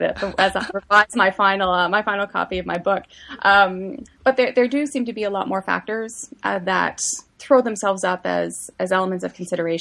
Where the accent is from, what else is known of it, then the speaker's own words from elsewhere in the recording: the Maritimes, Canada; because I'm from Maritime Canada, I have focused a lot of my research on the Maritimes and Northern New England, which is where I've collected